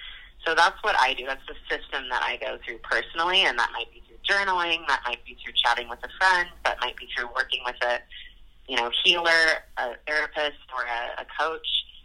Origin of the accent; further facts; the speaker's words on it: United States; now in New Zealand; I think I'm an American at heart still, so a lot of my focus is there.